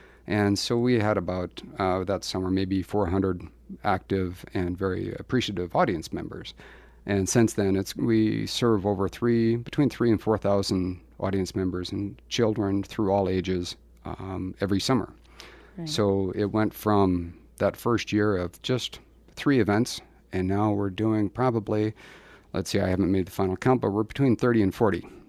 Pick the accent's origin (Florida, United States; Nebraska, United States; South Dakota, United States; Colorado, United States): South Dakota, United States; Rapid City; As many people know, I grew up here in Rapid City.